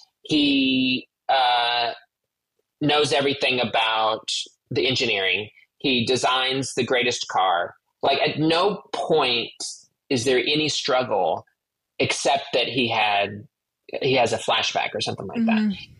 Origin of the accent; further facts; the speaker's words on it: Kentucky, United States; I was born and raised in Kentucky. within the church and within, you know, conservative, you know, family.